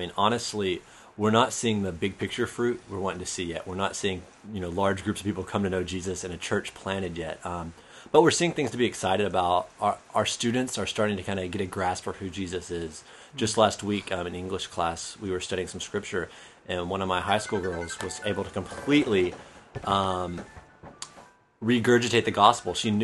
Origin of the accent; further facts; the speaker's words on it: Tyler, Texas, United States; now in Okuchi, Japan; Well, I'm from a city called Tyler in the great state of Texas.